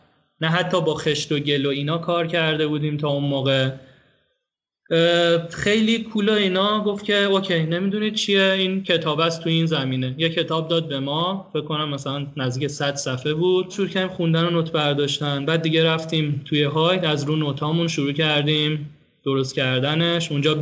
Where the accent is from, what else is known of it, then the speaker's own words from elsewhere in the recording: Iran; moved away; یعنی برای چی از ایران پاشادیم اومدیم اینجا